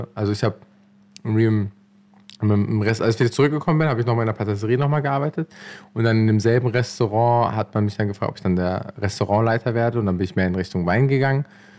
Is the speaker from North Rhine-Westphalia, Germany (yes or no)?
no; Hanover, Lower Saxony, Germany; ich war jetzt gestern noch in Hannover, in meiner Heimatstadt